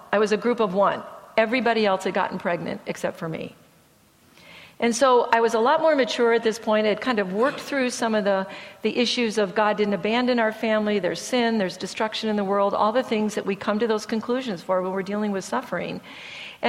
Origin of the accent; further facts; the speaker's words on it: Michigan, United States; But I grew up in Michigan. I grew up on snow skis. I grew up in the mountains.